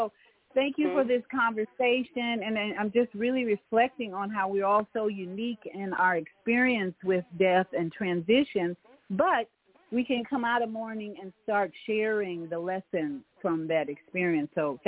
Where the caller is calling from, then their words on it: Florida, United States; in Florida.